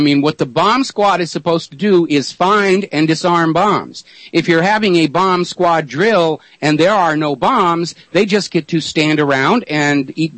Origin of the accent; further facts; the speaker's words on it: Watertown, Massachusetts, United States; also born or lived in Boston; I was born in Boston, but for the first few years of my life, I did live in Watertown.